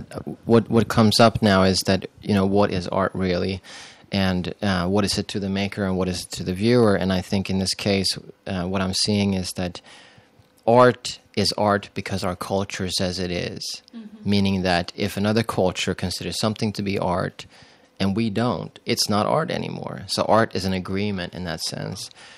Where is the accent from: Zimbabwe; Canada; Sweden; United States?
Sweden; English is a second language; moved away as an adult; I'm from Sweden, so the first 20 years of my life, I lived in a very different society than this one, and it's been a real, you know, wake-up call the last 11 years.